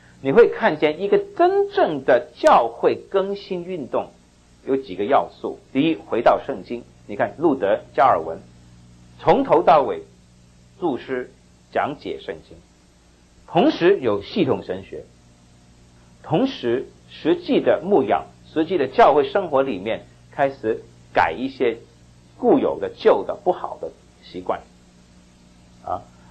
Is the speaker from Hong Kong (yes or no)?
yes; Hong Kong; 所以我们小的时候在香港呢什么都不懂